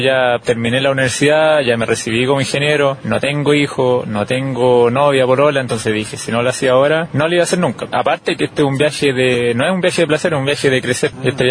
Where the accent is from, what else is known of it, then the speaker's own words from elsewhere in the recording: Chillán, Ñuble, Chile; me fui de Chillán a Buenos Aires, 16.000 kilómetros, recorrí la carretera Austral, Perito Moreno, el glaciar, la Torre Paine, Punta Arena, el kilómetro cero, la ruta 40, Ushuaia. Ahora voy de vuelta a mi ciudad.